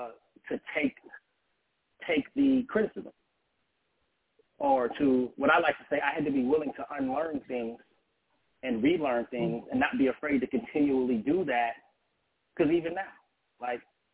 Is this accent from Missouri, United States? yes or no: no; Seven Trees, California, United States; That's just because Seven Trees, California, that's where I grew up. I grew up in Seven Trees, California.